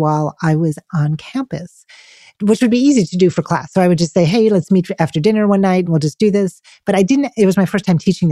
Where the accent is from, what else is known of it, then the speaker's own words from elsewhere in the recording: Wisconsin, United States; But, you know, I grew up in Wisconsin around forest all the time.